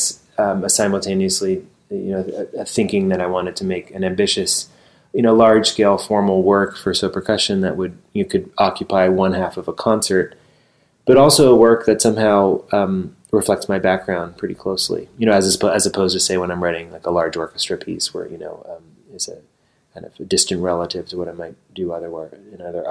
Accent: Ohio, United States; sort of back to my roots in a way of growing up in Ohio and playing steel string guitar and these things.

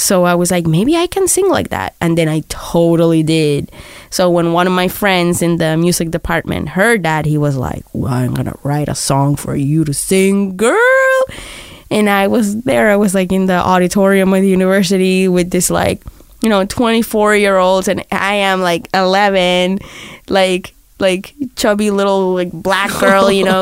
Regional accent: Barranquilla, Atlántico, Colombia; when I was growing up in South America, I used to love like metal.

